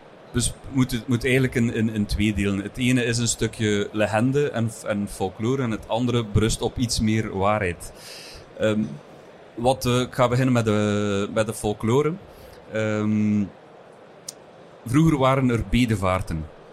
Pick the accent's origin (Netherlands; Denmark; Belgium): Belgium; Elst, Flanders; Dat is een deelgemeente van Brakel, in het hartje van de Vlaamse Ardennen.